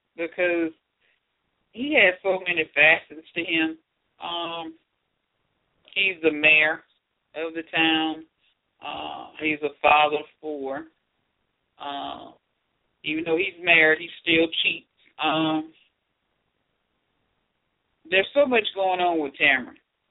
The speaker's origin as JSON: {"language": "English", "town": "St. Petersburg", "region": "Florida", "country": "United States", "tie": "born or raised there", "said": "I grew up in St. Petersburg, Florida, and a lot of Mango Cove is based on that city."}